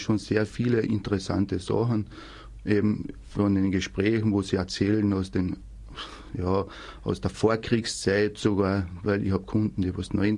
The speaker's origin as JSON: {"language": "German", "town": "Grafenstein", "region": "Carinthia", "country": "Austria", "said": "Ja, ich komme aus der Gemeinde Grafenstein. Das liegt in der Nähe von Klagenfurt."}